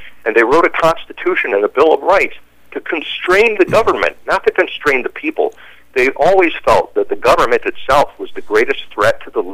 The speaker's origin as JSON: {"language": "English", "town": "Utica", "region": "New York", "country": "United States", "tie": "born or raised there", "said": "For example, I grew up near Utica, New York."}